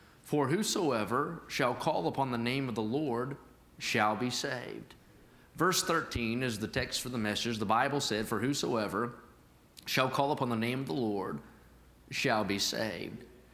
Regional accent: West Virginia, United States; now in Lexington, United States; I drove in from Lexington, Kentucky yesterday. That's where we live. I grew up in West Virginia, moved to Kentucky.

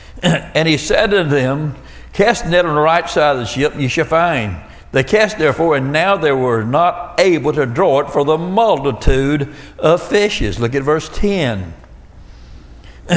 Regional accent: Florida, United States; I'm a first generation Christian, born and raised in Florida.

